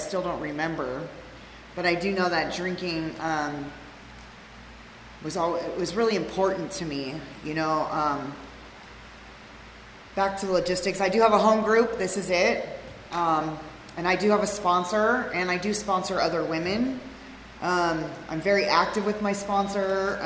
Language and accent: English; California, United States; I was raised in the Antelope Valley